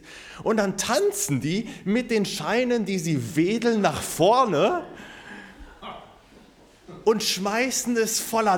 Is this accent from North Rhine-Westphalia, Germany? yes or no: yes; Hagen, North Rhine-Westphalia, Germany; Wo ich aufgewachsen bin in Hagen, in der Baptistengemeinde